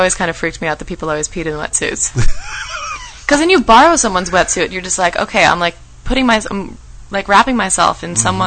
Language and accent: English; East Coast, United States; Like, growing up on the East Coast, the water's so much colder.